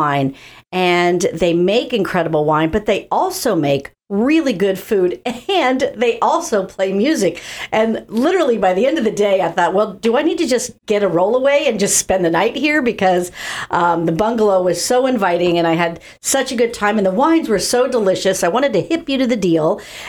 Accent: Ireland; and I'm Irish

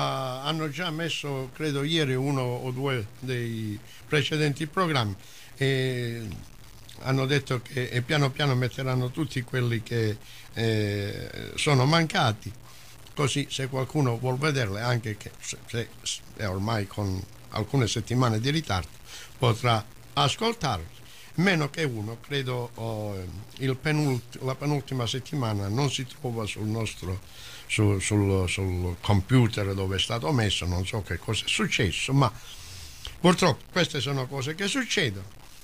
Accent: Calabria, Italy; Sì, soprattutto in Sila adesso delle nostre parti c'è qualcosa, di, mi hanno detto, di bellissimo.

